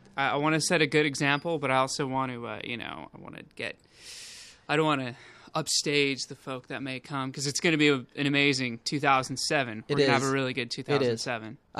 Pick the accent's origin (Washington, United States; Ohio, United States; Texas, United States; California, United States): California, United States; Garden Grove; I am from Garden Grove, California. So, Orange County, not the OC. It's Orange County.